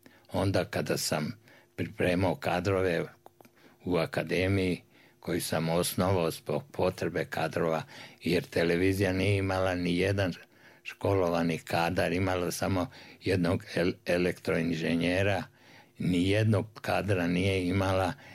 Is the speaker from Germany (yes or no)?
no; Kruševac, Šumadija and Western Serbia, Serbia; Onda sam prešao u Kruševac, pošto je to bio moj rodni grad tamo.